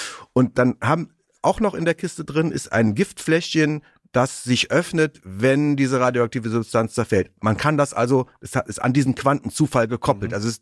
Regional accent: North Rhine-Westphalia, Germany; Ich komme ja aus dem Rhein-Sieg-Kreis. Ich komme ja aus dem Rheinland

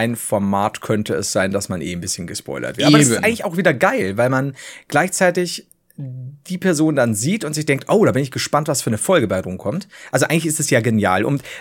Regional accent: Bavaria, Germany; ich komme halt von unten aus Bayern.

